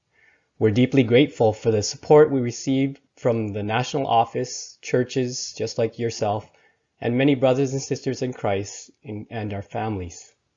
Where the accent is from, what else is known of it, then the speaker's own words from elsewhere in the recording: Edmonton, Alberta, Canada; now in Niger; My wife Cecilia and I grew up in Edmonton